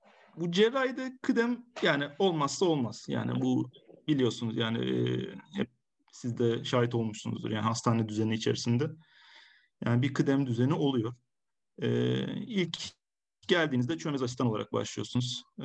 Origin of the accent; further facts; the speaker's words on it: Antalya, Turkey; 92 yılında Antalya'da doğdum. İlk orta öğrenimim ve lise eğitimim Antalya'da.